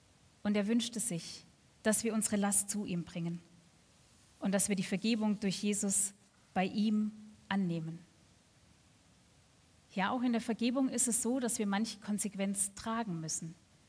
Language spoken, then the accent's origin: German; Schorndorf, Baden-Württemberg, Germany; David ist mit seinem Vater in den Sommerferien in meine Heimatstadt nach Schorndorf gezogen gekommen